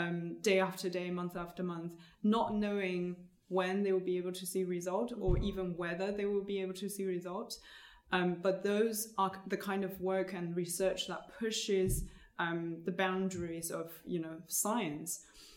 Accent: China; first language Chinese; English is a second language; moved away as an adult; It's Chinese. So I was born and raised in China. Spent first 25 years in China.

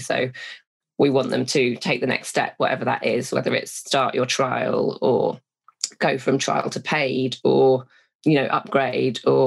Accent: London, United Kingdom; A lot of Londoners don't even say Birmingham right, and I'm from London, so.

